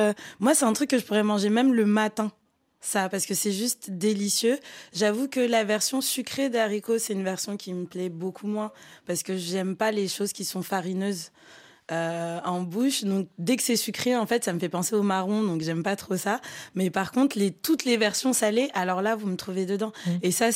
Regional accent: Togo; Je suis togolaise, quand même.

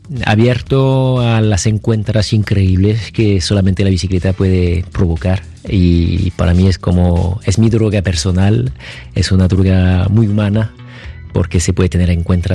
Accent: France; Lo que yo hago como explorador francés es una repetición de lo que hicieron los pueblos antes de nosotros.

